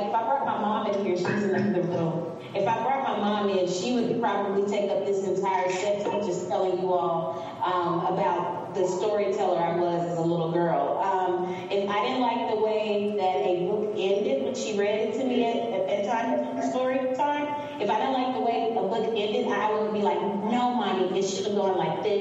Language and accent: English; Mississippi, United States; You know, I'm from Mississippi. We have a rich literary history